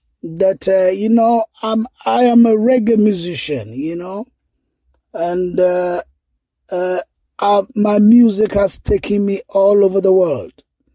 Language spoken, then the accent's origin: English; Ghana; I was growing up in Ghana